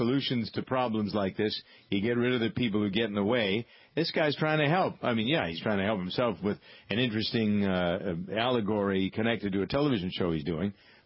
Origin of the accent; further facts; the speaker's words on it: Framingham, Massachusetts, United States; Yeah, there's a new little bakery in Framingham, my hometown.